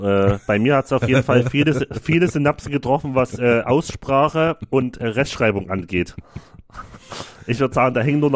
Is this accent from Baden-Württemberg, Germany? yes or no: no; Saxony, Germany; accent: Saxon; Ich schreibe auch mit sächsischem Dialekt. Ich bin Sachse.